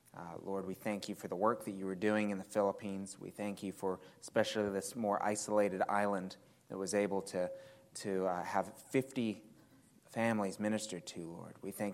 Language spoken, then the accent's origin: English; England, United Kingdom; many of you know that I'm originally from England, and growing up with English parents, you have no say in the matter.